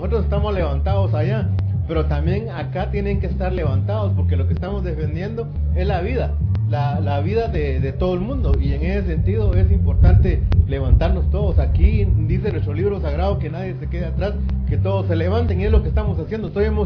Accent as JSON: {"language": "Spanish", "country": "Guatemala", "said": "Soy Maya de Guatemala"}